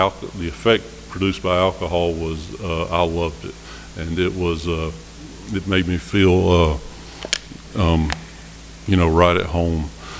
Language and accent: English; Smyrna, United States; I grew up right here in Smyrna